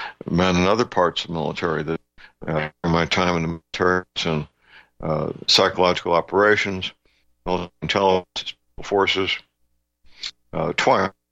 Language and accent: English; Ferguson, Missouri, United States; Four or five, such as what happened in my hometown in those here Ferguson riots.